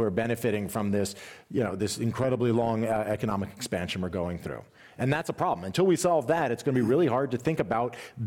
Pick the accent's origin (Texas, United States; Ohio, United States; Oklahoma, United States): Texas, United States; Did something very un-Texas, and I can say this as a Texan.